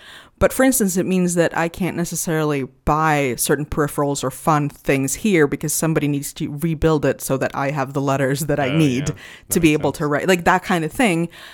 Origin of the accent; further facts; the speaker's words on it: Sweden; they don't know that I'm from Sweden, and that's where a lot of the market is different